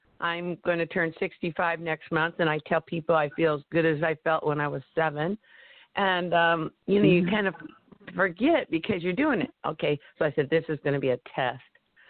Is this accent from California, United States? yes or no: no; Oregon, United States; I'm from Sia, Oregon